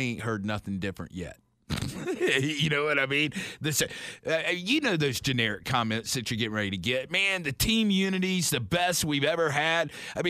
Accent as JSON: {"language": "English", "region": "South Carolina", "country": "United States", "said": "Yes, we are from the South. We are from South Carolina."}